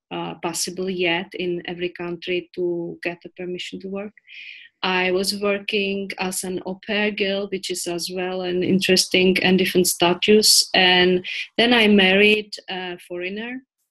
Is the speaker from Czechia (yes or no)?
yes; Czechia; Well, as you said, yes, I come from the Czech Republic.